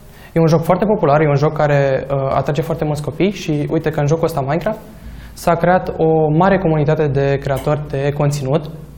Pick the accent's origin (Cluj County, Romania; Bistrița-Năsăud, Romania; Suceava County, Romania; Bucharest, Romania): Suceava County, Romania; Gura Humorului; Eu m-am mutat de la Gura Humorului, un oraș mai micuț, și când m-am mutat nu m-am prea obișnuit cu locul.